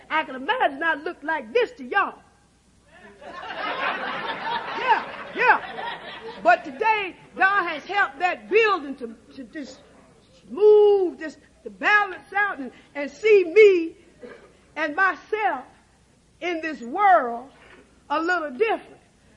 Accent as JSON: {"language": "English", "town": "Henderson", "region": "North Carolina", "country": "United States", "tie": "born there", "lives_now": "Raleigh, United States", "said": "I'm from I live in Raleigh, North Carolina. And I was born in Vance County, which is Henderson, North Carolina."}